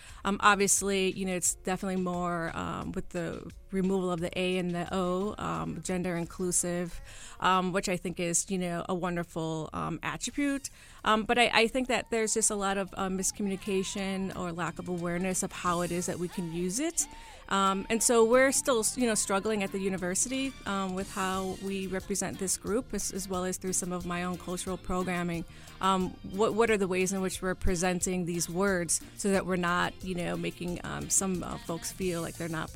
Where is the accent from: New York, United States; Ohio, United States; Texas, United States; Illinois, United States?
Illinois, United States; Chicago; You know, I very proudly say I'm a Mexican American, but I'm also a Chicagoan. I'm a Southsider, right?